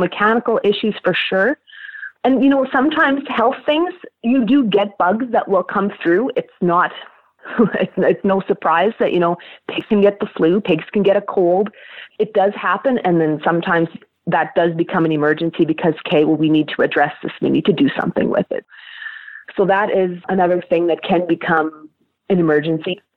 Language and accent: English; Manitoba, Canada; I am from South Central Manitoba, and I manage a large barrow-to-finish daughter nucleus hog farm out here.